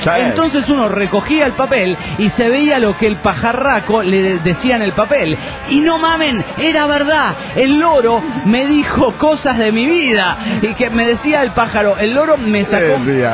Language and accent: Spanish; Los Andes, Valparaíso, Chile; de los Andes, Chile, po.